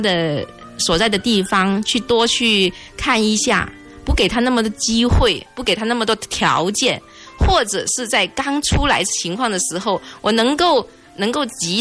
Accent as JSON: {"language": "Chinese", "region": "Guangdong", "country": "China", "said": "而且你们听我的声音都知道我是一个广东人"}